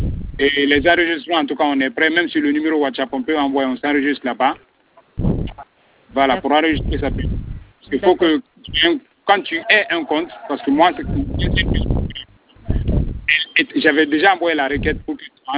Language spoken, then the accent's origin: French; Kindia, Guinea; Nous sommes tous des Kindiaka, des gens de Kindia.